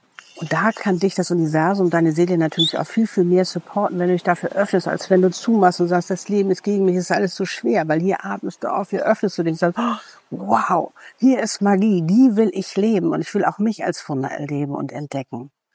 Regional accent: Hamburg, Germany; Zum Beispiel Hamburg ist meine Heimatstadt. Ich liebe auch Hamburg und ich bin auch gerne da.

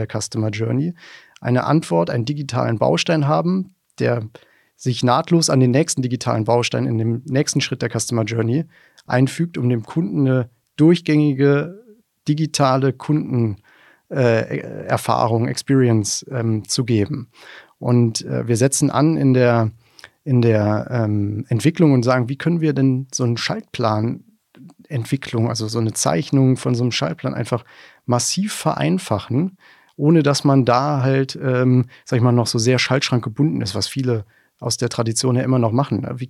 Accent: Rhineland, Germany; ich bin kein Schwabe, ich bin auch Rheinländer

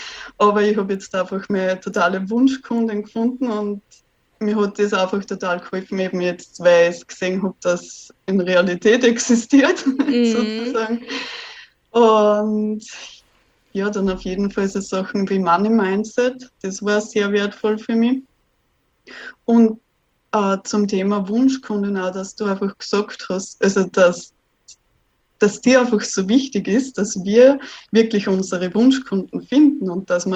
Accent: Austria; weil ich bin eben aus Österreich

